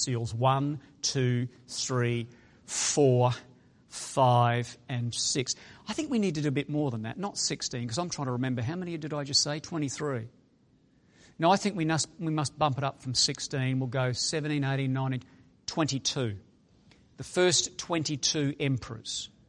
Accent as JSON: {"language": "English", "country": "Australia", "accent": "Australian", "said": "I'm from Australia. Can you tell that? Is the accent Australian?"}